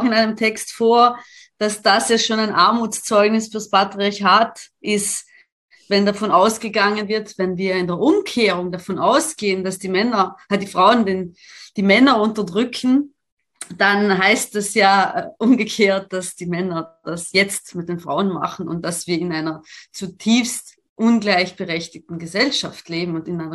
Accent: Italy; also ich komme ja aus Italien und ich kenne die Verhältnisse

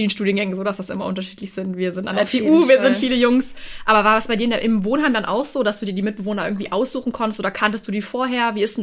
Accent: Würzburg, Bavaria, Germany; Ich meine, Würzburg, ich komme aus Würzburg, das sind knapp 150 Kilometer.

